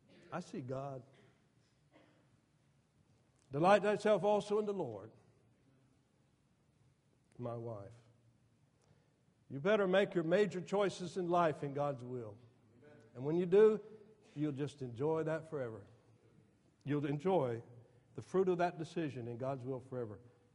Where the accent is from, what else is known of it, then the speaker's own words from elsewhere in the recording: Lakeland, Florida, United States; When I was a boy, they built Interstate 4 through my hometown of Lakeland, Florida